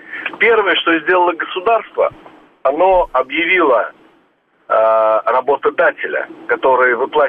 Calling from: Israel; Я, правда, говорю из Израиля. У нас несколько другая действительность.

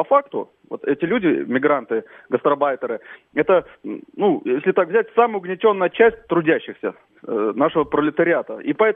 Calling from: Mytishchi, Moscow Oblast, Russia; из Мытищ.

